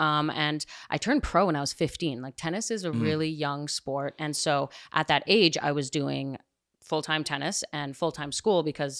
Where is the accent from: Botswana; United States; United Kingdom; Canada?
Canada; Montreal, Quebec; we're traveling not only like to the US for tournaments, I'm from Montreal, but around the world.